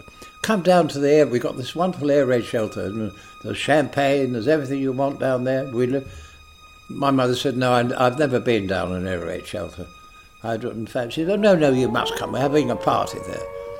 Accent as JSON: {"language": "English", "town": "Chiswick", "region": "London", "country": "United Kingdom", "tie": "born or raised there", "also_born_or_lived": "Hackney", "said": "My mother moved to Chiswick. That's where I was brought up. I went to school in Chiswick, or Gunnersbury, as it was."}